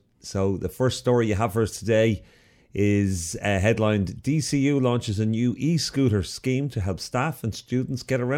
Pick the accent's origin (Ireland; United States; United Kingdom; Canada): Ireland; Dublin, Leinster; Now, I remember when I was growing up in Artane, the aeroplanes used to fly in over Artane and Coolock and land in Dublin Airport.